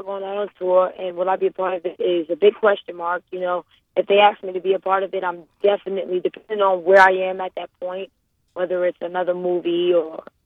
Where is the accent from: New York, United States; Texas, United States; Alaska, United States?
New York, United States; Brooklyn; also born or lived in Harlem; I was born in Brooklyn, New York, raised between both Brooklyn and Harlem.